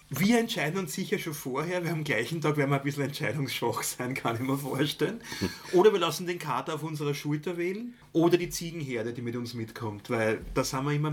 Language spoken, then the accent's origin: German; Stockerau, Lower Austria, Austria; dass meine Heimatstadt Stockerau gefallen ist